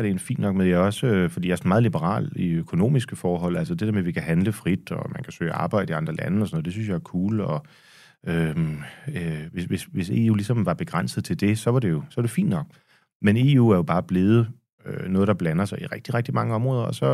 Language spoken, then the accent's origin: Danish; Frederikssund, Capital Region, Denmark; Jeg er født i Frederikssund. Mm. Op i, for enden af det, der i hvert fald, da jeg voksede op, var linje H i S-togsnettet.